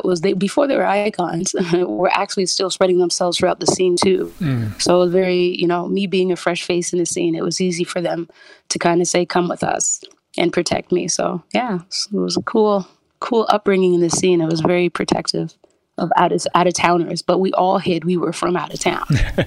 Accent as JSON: {"language": "English", "country": "Canada", "accent": "Canadian", "said": "they thought my Canadian accent even sounded Jamaican, like more Jamaican at that time."}